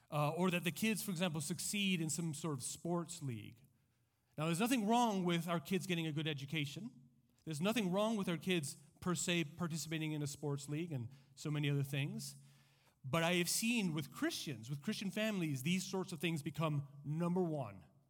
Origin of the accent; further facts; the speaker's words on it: Santiago, Santiago Metropolitan Region, Chile; now in United States; I grew up in Chile. I grew up in Santiago. It's the place that I, you know, it's still hard not to, for it to feel like home. And it was so interesting going back to Chile after living 4 years in the States